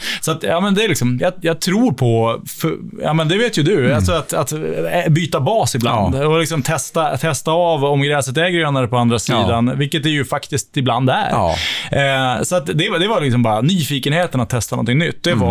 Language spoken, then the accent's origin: Swedish; Örnsköldsvik, Västernorrland County, Sweden; född och uppvuxen i Örnsköldsvik, uppvuxen på en gård med vacker utsikt över Sekavs kemifabrik faktiskt.